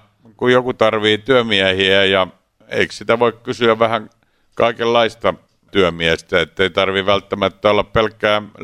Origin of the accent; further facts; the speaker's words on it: Rauma, Satakunta, Finland; Pilsnerial Raumalla mun kotikaupungissa